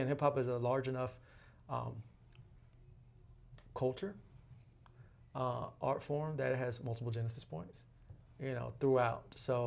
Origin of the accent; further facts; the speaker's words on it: the South, United States; I'm from the South, and trust me, like I'm toned down, but like we have we have a draw.